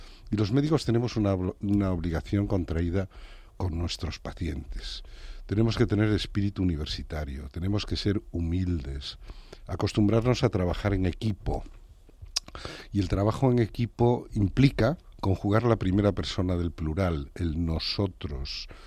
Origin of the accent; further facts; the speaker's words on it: Trives, Galicia, Spain; dos paisanos de mi pueblo, Jorge y Enrique, me envían cada mañana, eso de las 8, 10, 15 fotografías, composiciones, las terras de Trives, que hacen que yo esté permanentemente en mi pueblo.